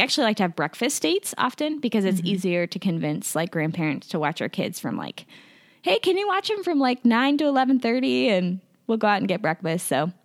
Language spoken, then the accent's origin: English; Kansas City, United States; And I am from Kansas City.